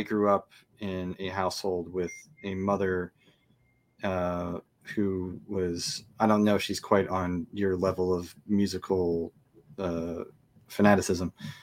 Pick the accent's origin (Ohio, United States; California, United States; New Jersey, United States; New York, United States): New Jersey, United States; Bradley Beach; I grew up in Bradley Beach, New Jersey, which is Monmouth County, so you know, about a 40-minute train ride out of Manhattan.